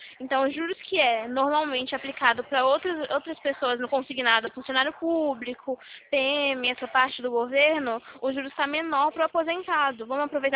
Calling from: Rio Claro, São Paulo, Brazil; Eu tô falando de Rio Claro, interior de São Paulo.

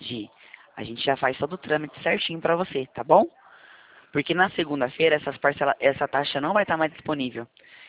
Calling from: Presidente Prudente, São Paulo, Brazil; Eu falo de Presidente Prudente.

